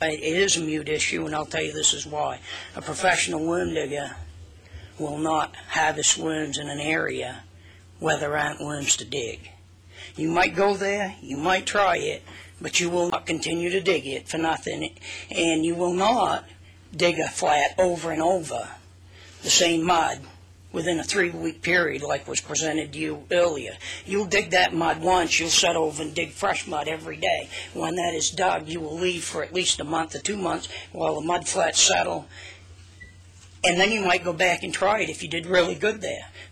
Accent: Birch Harbor, Maine, United States; I'm from Birch Harbor, Maine, mm-hmm. the other side of Bar Harbor, Frenchman's Bay, all of that.

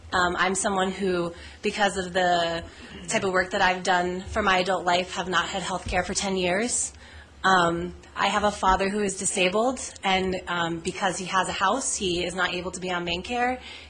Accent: Maine, United States; So I'm from Southern Maine, and for a very long time, most of my adult life, the only thing that has made sense to me is farming.

